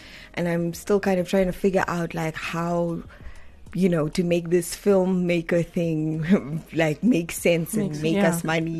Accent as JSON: {"language": "English", "town": "Windhoek", "region": "Western Cape", "country": "South Africa", "tie": "born or raised there", "said": "I grew up in Vintu."}